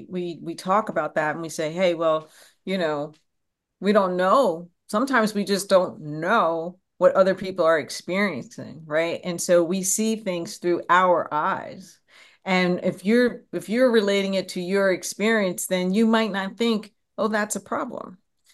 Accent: Pennsylvania, United States; and we grew up in a suburb of Philadelphia, and friends, very diverse

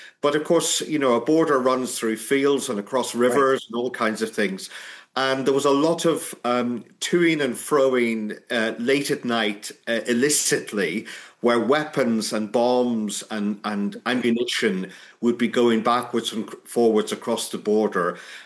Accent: Enniskillen, Northern Ireland, United Kingdom; born there; I was born in 1968 in Enniskillen in County Fermanagh, which is in Northern Ireland, so it's part of the UK, but right over on the west side, so 100 or so miles west of Belfast, and very near to the Republic of Ireland.

